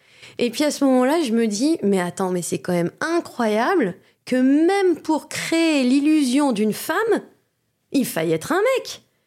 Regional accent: Grand Est, France; moi, je suis franco-allemande. Et quand j'étais petite, je vivais dans les Vosges, dans un tout petit village où il n'y avait pas de magasin de jouets, etc.

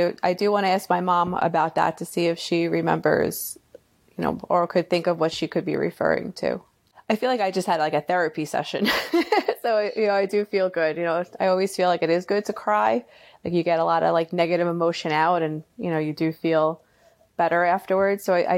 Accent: Long Island, New York, United States; I'm from Long Island.

